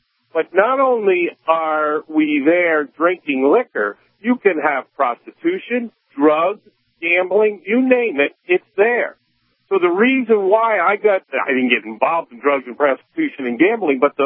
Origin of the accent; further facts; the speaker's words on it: New York City, New York, United States; I'm from New York City